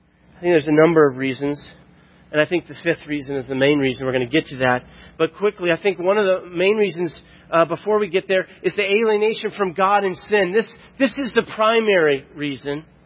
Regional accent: Florida, United States; I'm from Florida. We go to Florida just about every year to see family and friends.

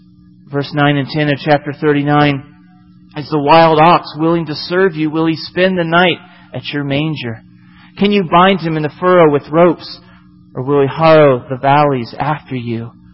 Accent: Florida, United States; I'm from Florida, and Florida, in the area that I'm from, was actually the lightning capital of our country.

